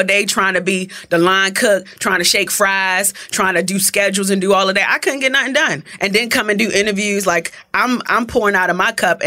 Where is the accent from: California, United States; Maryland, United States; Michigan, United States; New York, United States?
Maryland, United States; Baltimore; accent: Baltimore; now in Atlanta, United States; And you can't tell me nothing different with my Baltimore accent.